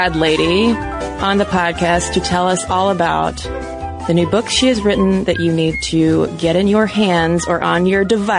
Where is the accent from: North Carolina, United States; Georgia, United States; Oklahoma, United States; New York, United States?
Georgia, United States; Atlanta; I'm this podcaster from Atlanta going up to, you know, hang out and eat dinner with all of these badass go-getters.